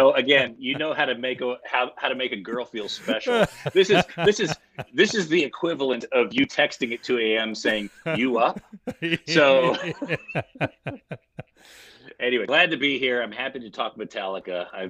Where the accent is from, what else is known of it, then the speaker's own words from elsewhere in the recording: California, United States; Oh yeah. Not only that, they were playing clubs and stuff like that.